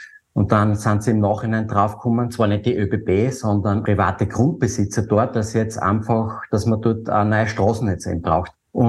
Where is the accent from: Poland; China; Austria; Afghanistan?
Austria; Styria; Ich bin ja selber zum Teil auf der Freiländeralm aufgewachsen und bei der Oma, die war früher Sennerin.